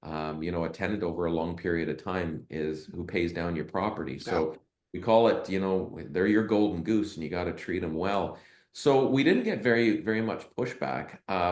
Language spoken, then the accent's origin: English; Edmonton, Alberta, Canada; I'm here in Edmonton and I do what I do, I don't do it just because I was born and raised in Edmonton.